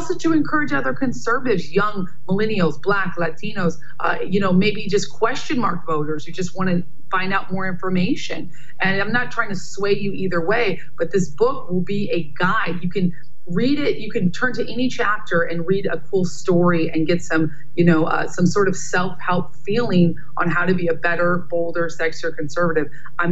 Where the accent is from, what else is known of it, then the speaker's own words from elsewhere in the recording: New York, United States; I'm from New York. That was a big deal.